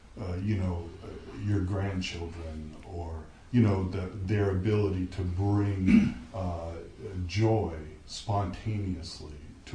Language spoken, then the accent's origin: English; United States; I grew up here in the United States and was, you know, went to Sunday school